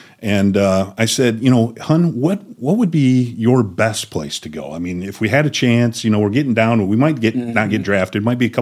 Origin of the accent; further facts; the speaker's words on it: Michigan, United States; So, you know, I was always being at Michigan, kind of growing up in West Michigan, a cold weather guy.